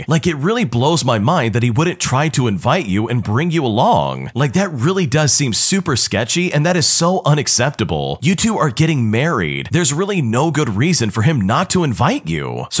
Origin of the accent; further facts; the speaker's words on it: United States; I'm from the United States